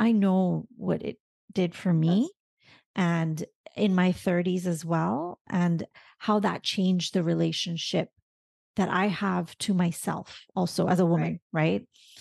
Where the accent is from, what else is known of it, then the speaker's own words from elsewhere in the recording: Barbados; and I'm from Barbados, so I get it, like the whole Caribbean thing.